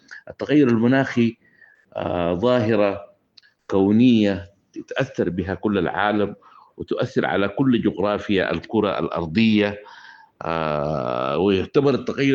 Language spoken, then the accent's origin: Arabic; Sudan; وقضايا تهم بلادنا السودان